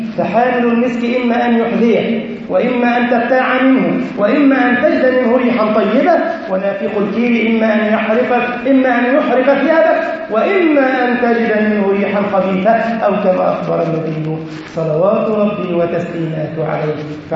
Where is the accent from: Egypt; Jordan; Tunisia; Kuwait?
Egypt; اللهم احفظ بلدنا مصر يا رب العالمين وسائر بلاد المسلمين